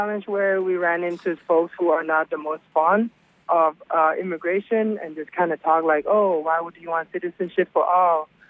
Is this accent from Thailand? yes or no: yes; Thailand; even when I was even growing up in Thailand and different places